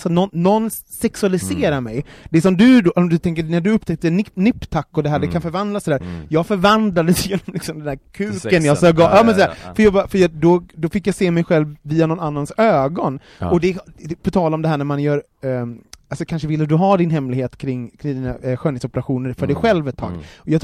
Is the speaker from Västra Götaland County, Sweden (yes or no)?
yes; Gothenburg, Västra Götaland County, Sweden; Och jag är uppvuxen i orten i Göteborg.